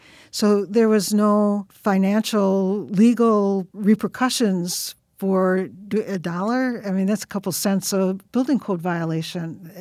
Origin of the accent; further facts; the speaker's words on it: Oklahoma, United States; I grew up on 44th in Oklahoma, lived pretty much in that white Catholic community